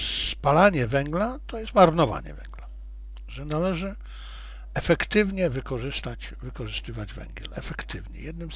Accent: Zabrze, Silesian Voivodeship, Poland; ja się urodziłem na Śląsku, w Zabrzu, miejscu, gdzie w Zabrzu wtedy było 7 kopalń, w samym Zabrzu było 7 kopalń. Ja się urodziłem na węglu

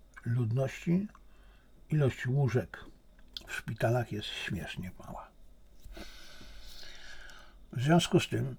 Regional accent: China; first language Chinese; Polish is a second language; Ponieważ ja jestem Chińczykiem. Ja myślę po chińsku.

